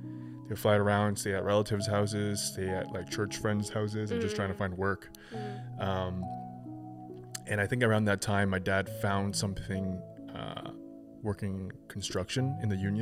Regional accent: Toronto, Ontario, Canada; Jane and Eglinton. Yeah. Like North York, Toronto.

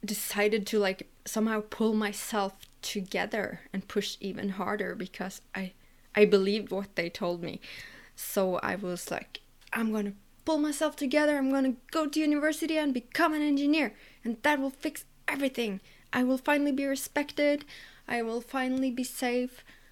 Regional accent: Norway; English is a second language; I'm from Norway. I'm almost 30.

